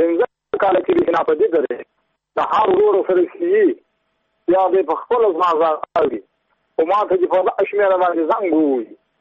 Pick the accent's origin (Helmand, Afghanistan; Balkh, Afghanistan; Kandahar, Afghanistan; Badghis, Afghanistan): Badghis, Afghanistan; زه په خپله د بادغیس ولایت یم او د مقر د ولسوالۍ یم.